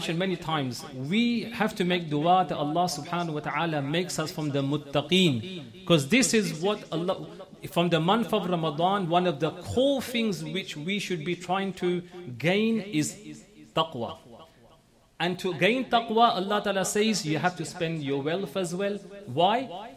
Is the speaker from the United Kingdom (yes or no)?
yes; Forest Gate, London, United Kingdom; Gigi, I know I'm from Forest Gate, but just support me.